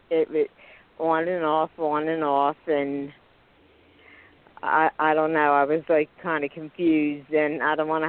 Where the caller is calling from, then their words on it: Pennsylvania, United States; I'm calling from Pennsylvania.